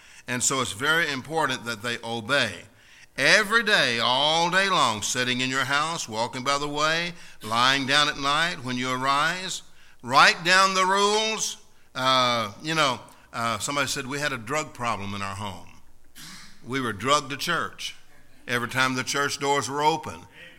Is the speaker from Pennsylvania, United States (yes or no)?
no; Kentucky, United States; Now, that's the way I grew up down in Kentucky. My daddy never did tell us twice to do anything.